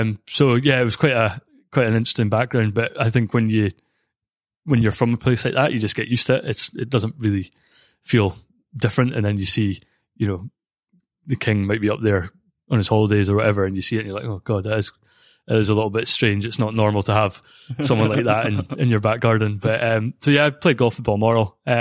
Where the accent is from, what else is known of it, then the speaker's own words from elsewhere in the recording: Scotland, United Kingdom; Yeah, so I was born and brought up in Aberdeenshire, a small village just outside of Boyne.